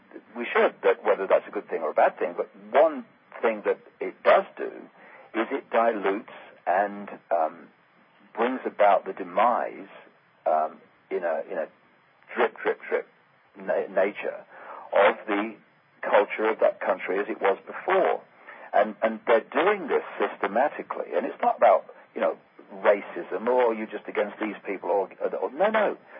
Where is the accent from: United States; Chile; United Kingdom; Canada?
United Kingdom; born there; I have an experience as … who was born in Britain, and if I hadn't been born on some piece of land, I would have drowned. So I was actually born on this piece of land, and they called it Britain at the time